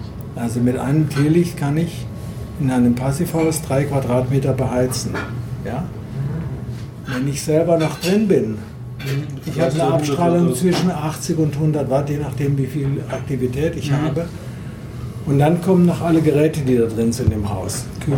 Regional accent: Freiburg, Baden-Württemberg, Germany; ich nehme jetzt ein Beispiel aus Freiburg, meiner Heimat

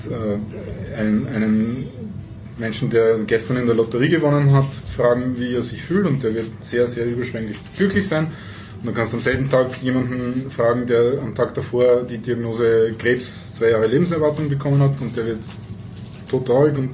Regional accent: Vienna, Austria; was natürlich auch für uns als Wiener ein bisschen ein Problem ist

